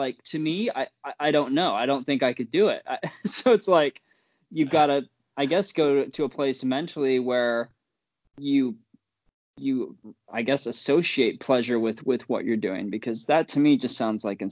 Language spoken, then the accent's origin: English; Salt Lake City, Utah, United States; growing up in Salt Lake City where there was beautiful mountains and now living here